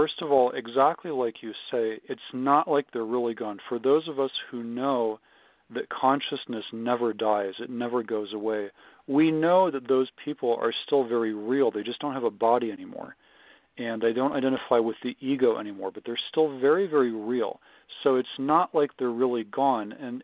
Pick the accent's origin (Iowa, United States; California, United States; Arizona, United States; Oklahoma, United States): California, United States; now in Boulder, United States; I'm actually from California, but I've lived here for 3 years now.